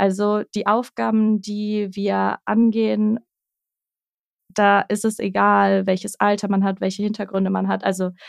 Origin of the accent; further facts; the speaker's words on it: Düsseldorf, North Rhine-Westphalia, Germany; now in Cologne, Germany; ich komme gar nicht aus Köln, sondern aus Düsseldorf. Und ich wohne hier zwar schon jetzt ein bisschen länger